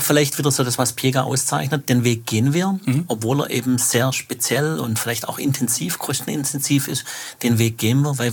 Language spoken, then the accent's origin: German; Baden-Württemberg, Germany; Ja, also große Firmen, hat's wo ich herkomme, aus Stuttgarter Bereich